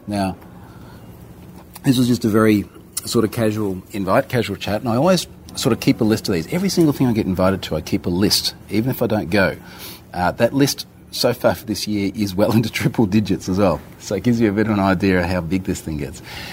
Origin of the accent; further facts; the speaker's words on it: Australia; Which for me as an Australian is really amazing because we don't border anything and not even close to anything.